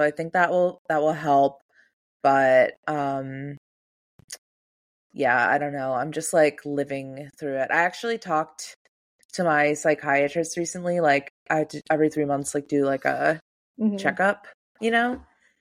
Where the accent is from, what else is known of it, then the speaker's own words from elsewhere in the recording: Midwest, United States; which I feel like as a Midwesterner is really like my big unlearning.